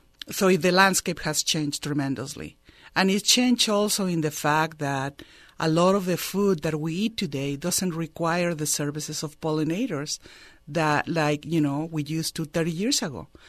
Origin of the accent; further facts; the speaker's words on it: Mexico; moved away as an adult; now in United States; I came to the United States almost 30 years ago. Mm-hmm. But I came from Mexico